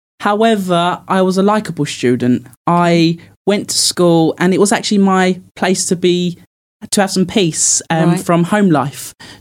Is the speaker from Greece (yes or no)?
no; East of England, United Kingdom; And I grew up in Essex.